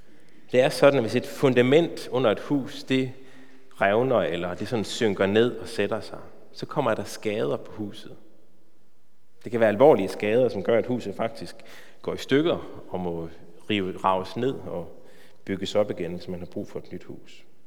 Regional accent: West Jutland, Denmark; Jeg kommer fra Vestjylland

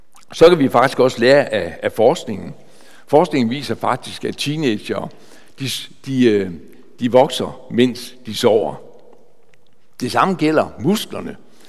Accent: Skjern, Central Denmark Region, Denmark; Hjemme i Skjern, i 60'erne, hvor jeg var barn

